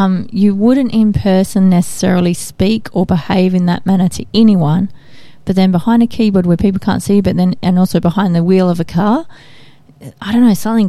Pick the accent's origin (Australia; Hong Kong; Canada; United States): Australia; Bayswater; I grew up in Bayswater and I used to live, it was before everything was built up there. So there was all mud, there was heaps of bush and I love that.